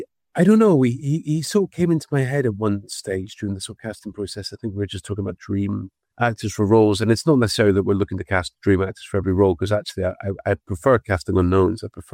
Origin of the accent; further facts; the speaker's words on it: Scotland, United Kingdom; I'm from Scotland